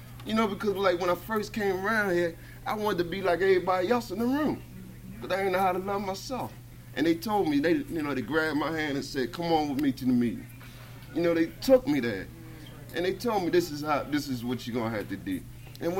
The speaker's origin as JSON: {"language": "English", "town": "Baltimore", "region": "Maryland", "country": "United States", "lives_now": "Philadelphia, United States", "said": "I'm from Baltimore."}